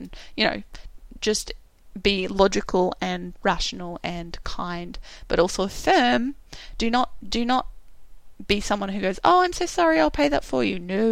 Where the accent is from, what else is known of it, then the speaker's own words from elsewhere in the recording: Australia; as an Australian, there are certain things I know that I shouldn't buy from overseas because they're just not going to be accepted into the country.